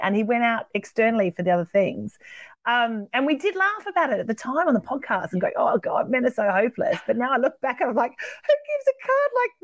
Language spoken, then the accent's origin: English; Australia; I'm Australian.